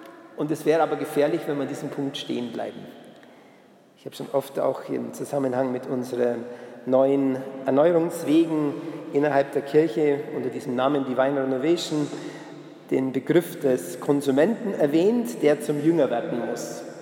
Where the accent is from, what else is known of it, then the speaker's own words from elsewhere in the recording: Bavaria, Germany; wenn wir als Allgäuer dann eben plötzlich vielleicht nach Franken oder gar nach noch nördlichere Gebiete gehen müssten